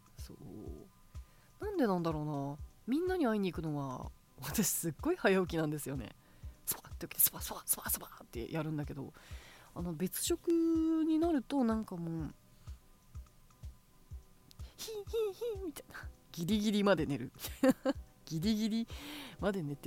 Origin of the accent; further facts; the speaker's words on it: Kansai, Japan; 急なぎこちない関西弁生まれも育ちも関西です、